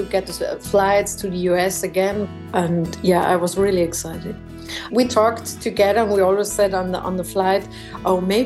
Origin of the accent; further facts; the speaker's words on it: Salzburg, Austria; English is a second language; And she was in the main capital in Vienna, and then she moved to Salzburg, to my hometown.